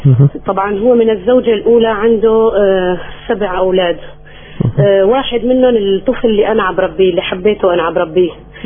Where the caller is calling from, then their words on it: Aleppo, Aleppo Governorate, Syria; من حلب، حكيت معك. أنا الكفيفة.